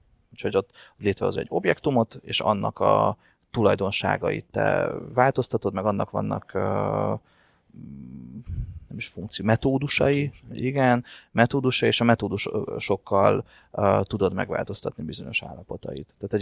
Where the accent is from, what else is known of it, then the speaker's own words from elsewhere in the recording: Romania; Én Romániában nőttem fel.